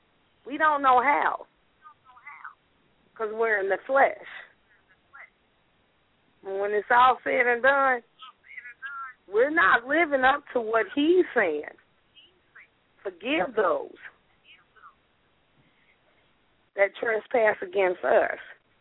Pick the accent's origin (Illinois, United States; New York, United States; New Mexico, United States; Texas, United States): Illinois, United States; Chicago; I'm not in Chicago. I'm from Chicago, but I used to do amateur poetry on the north side when I was back at home.